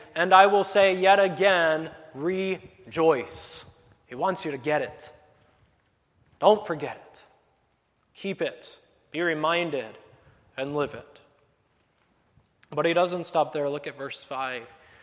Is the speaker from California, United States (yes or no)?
no; New Hampshire, United States; I grew up in New Hampshire hunting, so I remember the time I shot my big buck at 13 years old